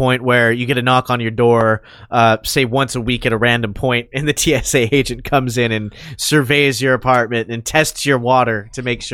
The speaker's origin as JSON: {"language": "English", "country": "United States", "said": "That's true, yeah. I'm an American."}